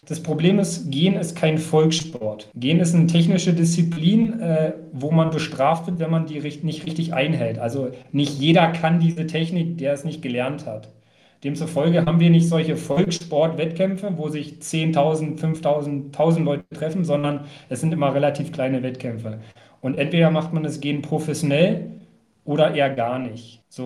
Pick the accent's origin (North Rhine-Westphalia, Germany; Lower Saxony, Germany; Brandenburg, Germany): Brandenburg, Germany; Werder; Ich komme aus Werder.